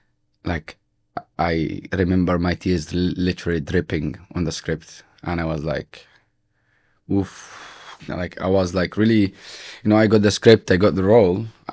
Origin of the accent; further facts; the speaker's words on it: Palestine; moved away as an adult; now in London, United Kingdom; I never really dealt with my childhood or the way I grew up in Palestine. You don't realize the traumas until you are like, I moved 4 years ago to London.